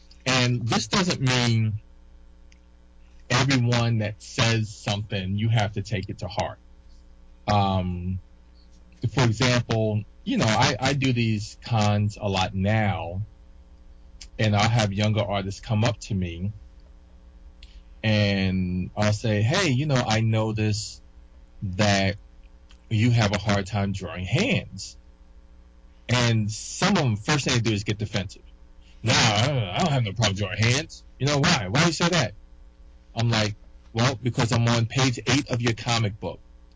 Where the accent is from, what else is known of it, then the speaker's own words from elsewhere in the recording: New York City, New York, United States; when I grew up in Washington Heights, you know, in the beginning when I was there on 162nd Street off of Amsterdam, it was primarily Black and Puerto Rican.